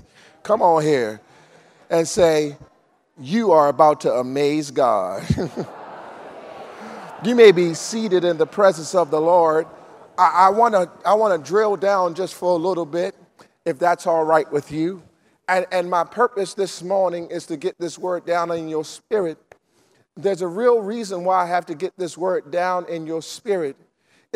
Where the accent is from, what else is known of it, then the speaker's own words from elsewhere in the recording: Baltimore, Maryland, United States; And so I grew up in the Park Heights area, Northwest Baltimore. And so those were my stomping grounds.